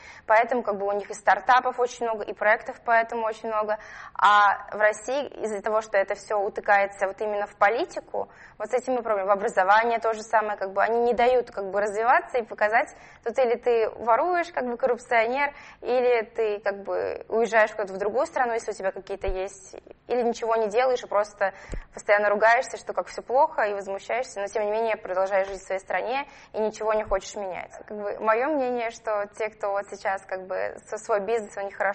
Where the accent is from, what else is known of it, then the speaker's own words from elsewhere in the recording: Kazakhstan; now in Saratov, Russia; Я 4 года назад переехала из Казахстана в Россию. Сейчас я живу в Саратове и учусь в Поволжском институте управления.